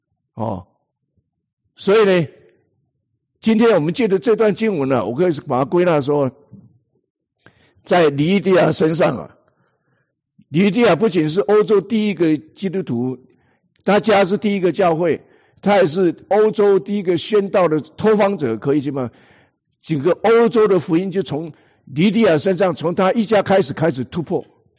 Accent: Taiwan; 我们是台湾来的，温州还没去过

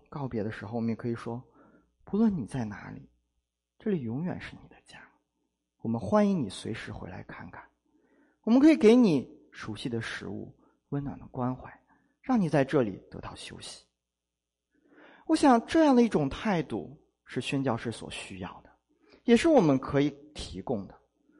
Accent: China; 可能对我们中国人来说这样的胃受不了

